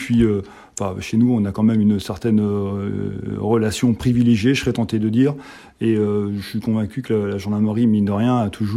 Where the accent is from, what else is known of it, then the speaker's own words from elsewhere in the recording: Caen, Normandy, France; j'ai eu cette chance de revenir dans mon département puisque je suis originaire du secteur de Caen.